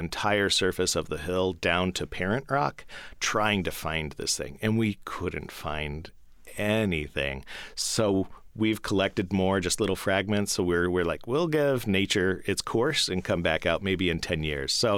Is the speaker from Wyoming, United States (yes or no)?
yes; Wyoming, United States; I grew up in Wyoming, and part of what I wanted to do was understand these red rocks.